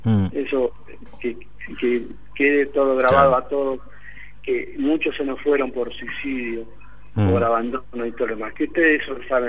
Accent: Concepción del Uruguay, Entre Ríos, Argentina; sigo siendo entrerriano. Claro. Agradezco a la provincia de Buenos Aires, a todos, porque somos todos argentinos. Pero mi tierra natal es Concepción del Uruguay.

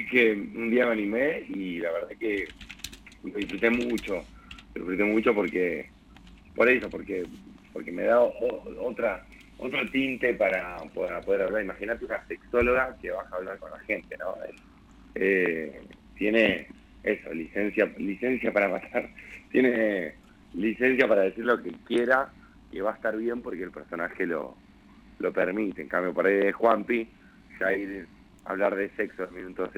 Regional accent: Comodoro Rivadavia, Chubut, Argentina; primero la emoción de volver a Comodoro. Yo me crié en Comodoro, viví 12 años en Comodoro.

